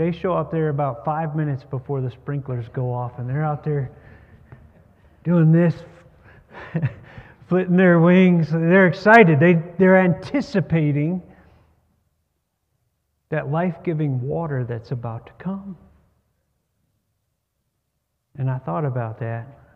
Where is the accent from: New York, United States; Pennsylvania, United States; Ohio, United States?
Ohio, United States; We have grass in our backyard because we're from Ohio and you gotta have grass.